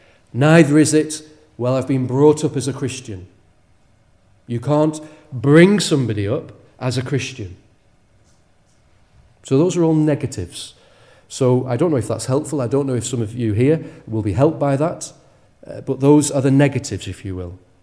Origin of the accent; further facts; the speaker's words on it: Wales, United Kingdom; born there; because I was born in Wales, because I'm a Westerner